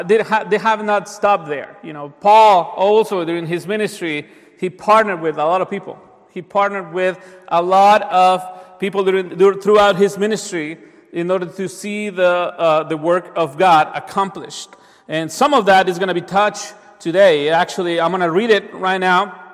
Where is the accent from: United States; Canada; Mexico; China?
Mexico; English is a second language; that takes me to what even people, you know, from my home country did during World War II, and they also, you know, pay the ultimate price. During World War II, Mexico sent troops